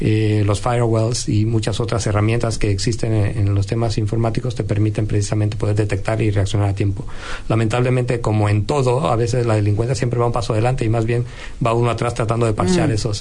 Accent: Mexico; Yo vengo de México, donde cada día más hay situaciones de estas

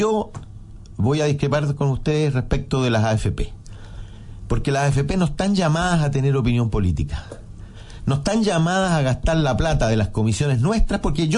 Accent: Chile; Todos los chilenos estamos obligados a cotizar.

